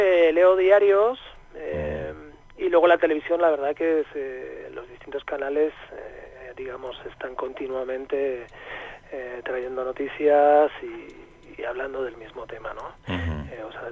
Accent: Madrid, Community of Madrid, Spain; now in Neuquén, Argentina; yo soy de Madrid, pero llevo viviendo 7 años ahí en Neuquén, y hemos venido a pasar un tiempito aquí

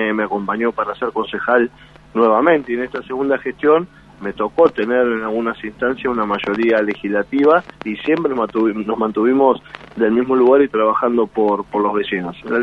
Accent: Tierra del Fuego, Argentina; porque todos somos fueguinos, todos tenemos deberíamos tener las mismas posibilidades de participar.

